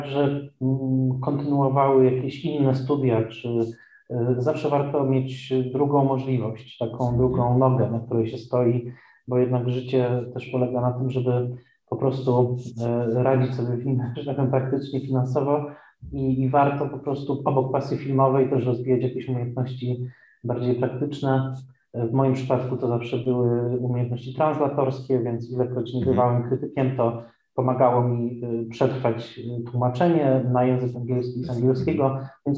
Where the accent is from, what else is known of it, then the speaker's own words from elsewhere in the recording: Tarnowskie Góry, Silesian Voivodeship, Poland; W Katowicach oczywiście byłem wiele razy jako Ślązak Tarnowskich Gór.